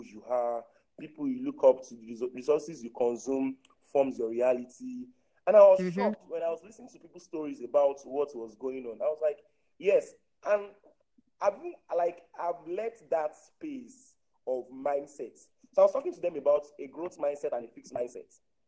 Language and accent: English; Nigeria; growing up in Nigeria is stressful. And it's something I'm really grateful for that I grew up in Nigeria.